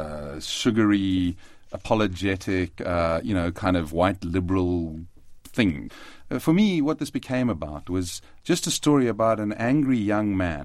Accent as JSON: {"language": "English", "country": "South Africa", "said": "it's a very frightening thing sometimes as a South African filmmaker. You feel your film has to be completely definitive because we don't get to make a lot of films, and I think a lot of our directors feel this pressure to somehow be definitive of the whole country"}